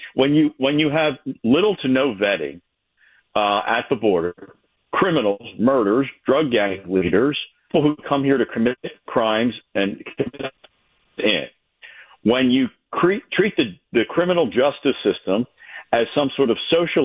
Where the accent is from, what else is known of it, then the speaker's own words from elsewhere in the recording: Pennsylvania, United States; As an American, as a Pennsylvanian, I hope the Democratic Party comes back to the center.